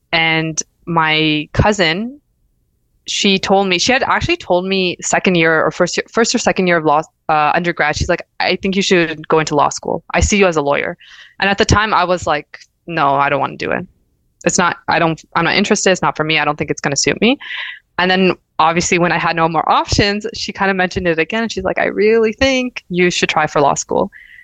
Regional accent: Mississauga, Ontario, Canada; I applied locally, so I'm from Toronto, Mississauga

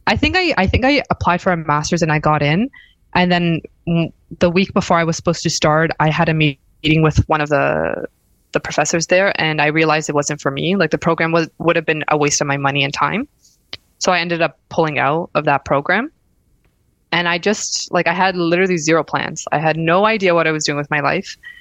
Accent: Mississauga, Ontario, Canada; Like, I applied locally, so I'm from Toronto, Mississauga

